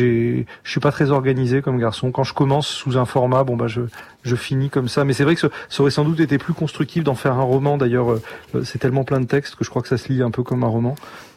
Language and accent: French; Antibes, Provence-Alpes-Côte d'Azur, France; Quand j'étais gamin à Antibes, je m'imaginais que ce personnage venait me voir.